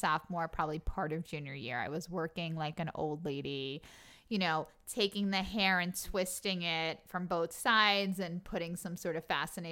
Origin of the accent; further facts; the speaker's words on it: Long Island, New York, United States; We called the girls, I'm from Long Island